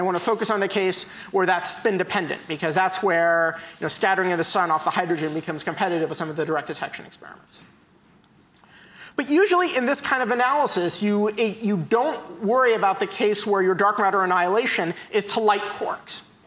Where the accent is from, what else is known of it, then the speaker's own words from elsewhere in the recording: California, United States; I'm a Californian, I don't do hockey.